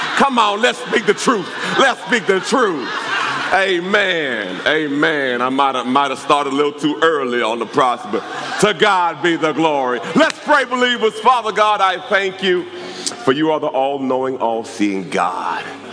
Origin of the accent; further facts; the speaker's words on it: Jamaica; moved away; I'm an immigrant from Jamaica.